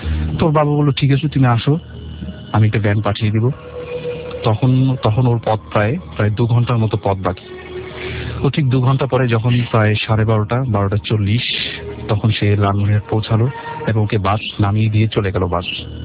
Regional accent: Dhaka, Dhaka Division, Bangladesh; আমি পুরান ঢাকা থেকে এসেছি, আমি এসএসসি এ পড়ছি।

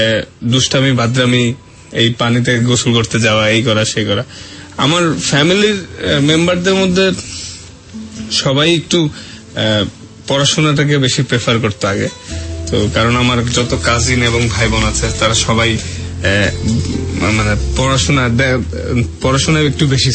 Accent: Dhaka, Dhaka Division, Bangladesh; আমি ঢাকা মোহাম্মদপুরের ছেলে, আমি এখানের স্থানীয়।

